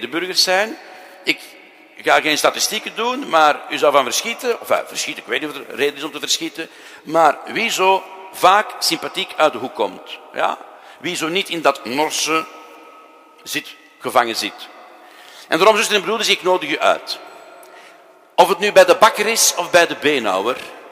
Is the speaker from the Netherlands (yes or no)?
no; Flanders, Belgium; ik moet u zeggen, ik ben ook Vlaming en ik ben fier op mijn eigen cultuur.